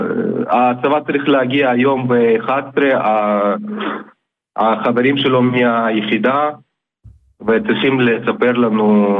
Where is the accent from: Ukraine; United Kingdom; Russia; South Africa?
Ukraine; now in Israel; לא, אנחנו עלינו בשנת 97 מאוקראינה.